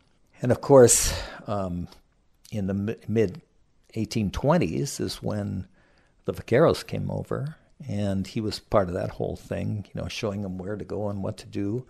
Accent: Hawaii, United States; I was raised in South Kona at a portion of that ranch that my dad managed.

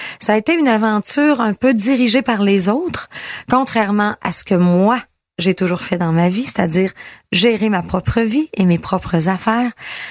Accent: Girardville, Quebec, Canada; ça se passait dans des festivals chez nous, au Lac-Saint-Jean. Moi, je suis une fille de Girardville.

